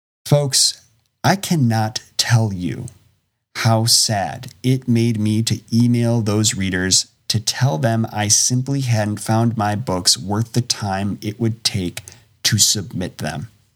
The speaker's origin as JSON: {"language": "English", "region": "Wisconsin", "country": "United States", "said": "I believed if I spent hours coordinating and scheduling a book tour around my home state, that my mere appearance in those places would be enough to drive out at least a handful of readers at each location, all of whom would be eager to hear from a fellow Wisconsinite turned author."}